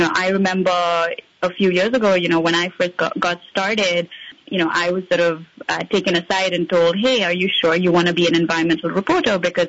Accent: India; I'm originally from India

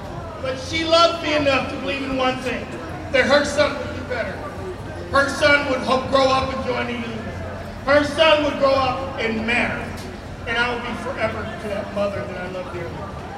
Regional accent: Chicago, Illinois, United States; moved away as an adult; also born or lived in Eugene; I'm originally from Chicago, but I came to Eugene at 19, and I stayed for 5 years.

